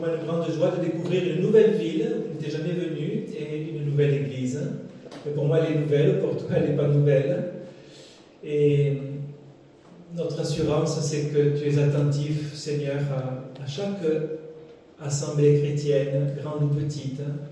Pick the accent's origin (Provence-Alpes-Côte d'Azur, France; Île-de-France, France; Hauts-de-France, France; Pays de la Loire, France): Provence-Alpes-Côte d'Azur, France; Carpentras; on me dit que j'ai un accent méridional, que au moins vous ne me le direz pas ici. Hein. Je suis provençal, figurez-vous. J'ai grandi à Carpentras. J'ai fait mes études à Aix-en-Provence.